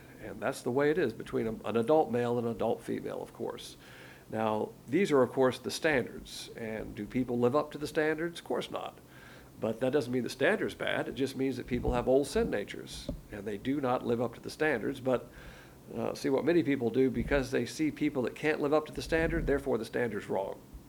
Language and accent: English; the South, United States; I'm a Southerner, so I've experienced that in my grandparents and my parents and myself. I married a Southerner, of course.